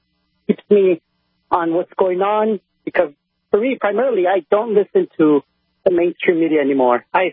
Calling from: Oklahoma, United States; Hello, Alex. I'm calling from Oklahoma.

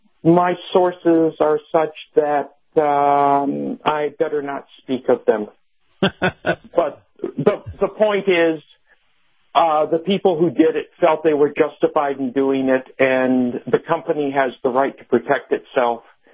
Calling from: Boulder, Colorado, United States; from just outside the People's Republic of Boulder.

